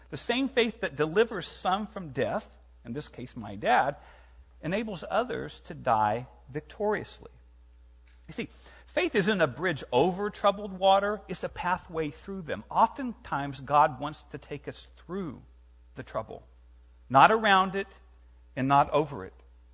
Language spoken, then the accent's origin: English; Indiana, United States; now in Tennessee, United States; My dad came down for a visit from Indiana. I grew up in Indiana, but he's visiting me now in Tennessee.